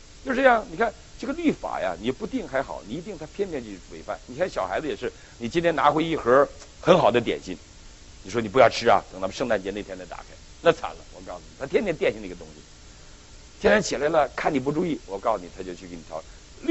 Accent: Northeast China, China; 我们东北人呢，我不知道你们看过东北拉磨没有？

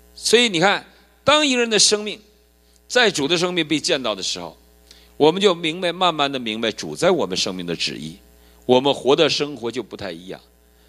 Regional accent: Heilongjiang, China; 我是黑龙江人

